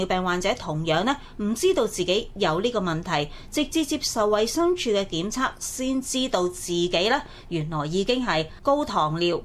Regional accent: Guangdong, China; 我哋广东人都有句俗语话，辛苦搵嚟自在食。

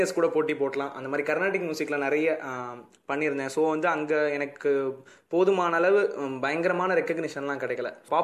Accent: Chennai, Tamil Nadu, India; also born or lived in Melur; இப்போ நான் வந்து மதுரை பக்கத்தில் இருக்கிற ஒரு சின்ன கிராமம் மேலூர் அப்படிங்கிற ஒரு இடத்துல பிறந்தேன். அதுக்கப்புறமா ஒரு டூ இயர்ஸில் அம்மா அப்பா சென்னைக்கு தூக்கிட்டு வந்துட்டாங்க. ஸோ நான் அங்கே பிறந்து தான் வந்தேன். ஸோ ஃபுல்லாக தமிழ்நாடு தான் எனக்கு.

